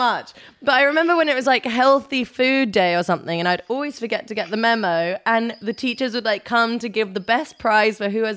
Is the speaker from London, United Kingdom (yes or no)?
yes; London, United Kingdom; So Northwest London, Swiss Cottage. Those are kind of like, that's my like area where I grew up.